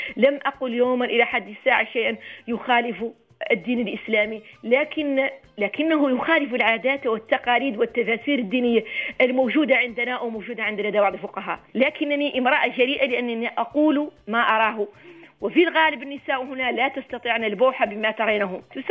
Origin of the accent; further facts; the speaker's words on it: Mauritania; كما الزواج عندنا في موريتانيا أيضا الزواج سهلا،